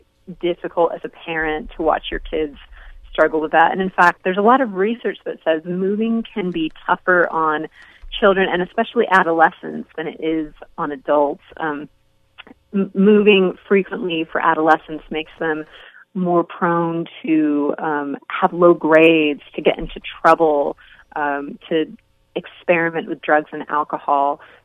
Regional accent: California, United States; I grew up in Southern California, and sunshine is really vital to my mental health.

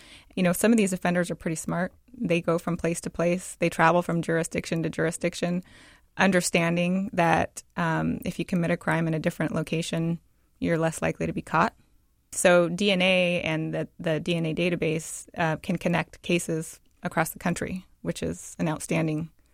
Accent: Tacoma, Washington, United States; Because I grew up in Tacoma, I heard about the case when I was a kid.

